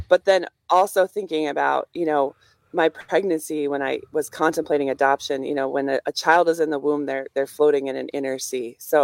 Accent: La Crosse, Wisconsin, United States; So I was raised near La Crosse, but my dad is from Sheboygan.

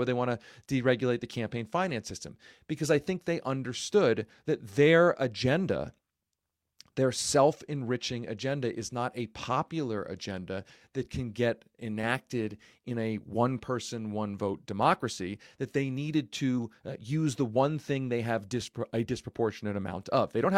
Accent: Pennsylvania, United States; Look, I grew up in Pennsylvania.

